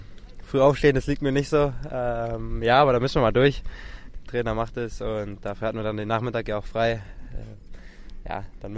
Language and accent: German; Hamburg, Germany; ich komme ja als Hamburger in Hessen super klar.